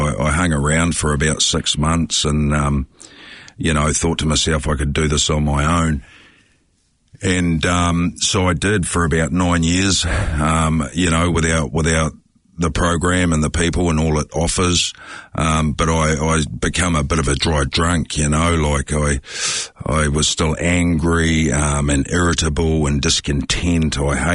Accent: Waikato, New Zealand; born there; I was born in the Waikato in a fairly loving family

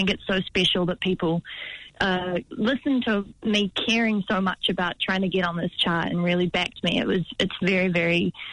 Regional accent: Hawke's Bay, New Zealand; now in Wellington, New Zealand; we're both from Hawke's Bay turned Wellington.

